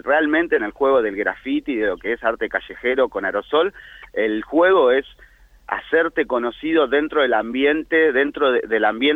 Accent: Ituzaingó, Buenos Aires Province, Argentina; Soy de Ituzaingó, pero bueno. Padua no me molesta tampoco.

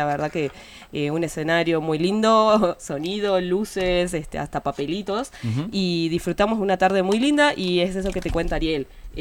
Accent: Orán, Salta, Argentina; Oh, nosotros venimos de Orán.

